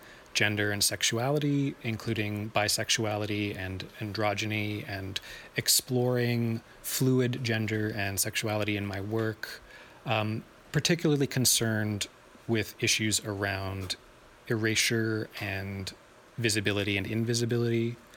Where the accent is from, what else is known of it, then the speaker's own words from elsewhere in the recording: Toronto, Ontario, Canada; now in Helsinki, Finland; I am originally from Toronto, Canada, but I've been living for the past 3 years in Helsinki, Finland, and this year have been dividing my time between both cities.